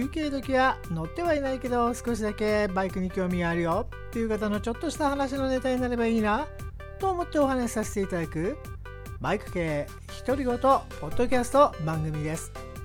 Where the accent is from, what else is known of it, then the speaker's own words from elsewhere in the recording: Tokyo, Japan; 私は東京人でもよく知っているところなんですけど